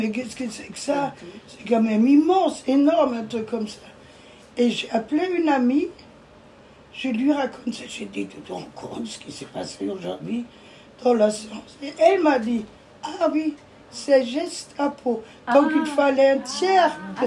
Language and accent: French; Germany; Ça veut dire cette chose, puisque je viens d'Allemagne, c'est très très horrible tout ça